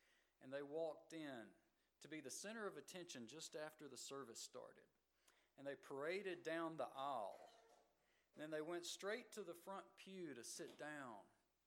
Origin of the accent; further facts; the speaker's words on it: Georgia, United States; I remember growing up in Georgia, looking out over the fields with the terraces out front of my great aunt's farmhouse they lived in.